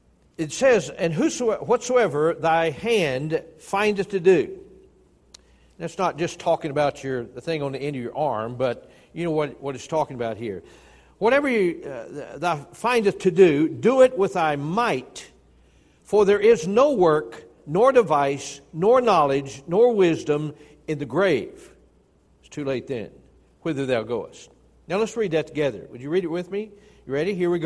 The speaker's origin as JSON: {"language": "English", "region": "Tennessee", "country": "United States", "tie": "born or raised there", "also_born_or_lived": "Chattanooga", "said": "In Chattanooga, Tennessee, 20 years. In churches. And then, of course, I was born and raised back in the hills of Tennessee."}